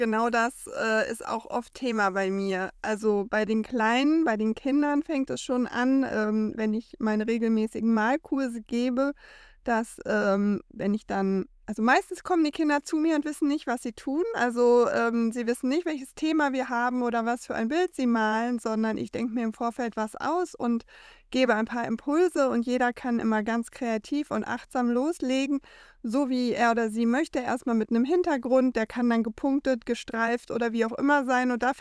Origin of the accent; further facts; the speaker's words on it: Sprockhövel, North Rhine-Westphalia, Germany; Ich komme aus Sprockhövel.